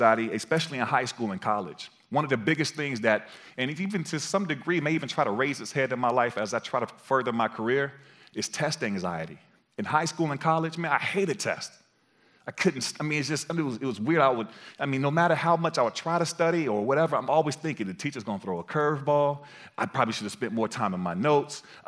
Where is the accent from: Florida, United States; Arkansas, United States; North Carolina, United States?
North Carolina, United States; That, since I was from North Carolina, that was a big one for a lot of the people.